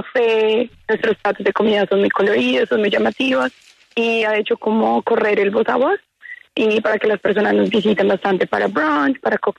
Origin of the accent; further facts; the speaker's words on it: Bogotá, Colombia; moved away; also born or lived in England; nosotras nacimos en Bogotá, en Colombia, fuimos a un colegio cuando estábamos pequeñas